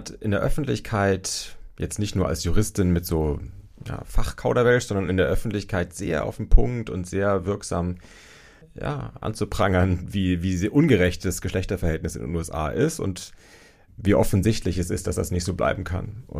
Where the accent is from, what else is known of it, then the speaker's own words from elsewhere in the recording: Nuremberg, Bavaria, Germany; moved away as an adult; now in Hamburg, Germany; Ich bin nach dem Zivildienst nach Hamburg gezogen und der Kontrast war riesig. Also ich fand es schon als Nürnberger Kind beeindruckend